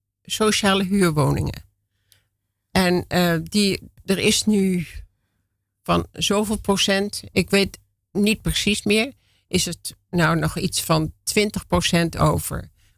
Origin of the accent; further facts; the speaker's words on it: Apeldoorn, Gelderland, Netherlands; Nee. Ik kwam uit Apeldoorn.